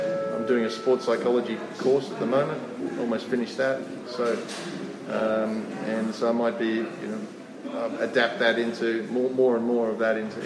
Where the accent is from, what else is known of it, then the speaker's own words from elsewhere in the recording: Australia; I'm Australian, so I have to travel. It's part of my blood.